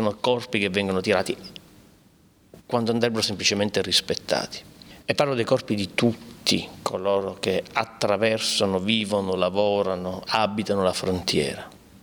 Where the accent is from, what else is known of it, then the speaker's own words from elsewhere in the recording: Palermo, Sicily, Italy; first language Palermitan dialect; io sono di Palermo e il mio primo linguaggio è il dialetto palermitano, che è un fatto fortemente fisico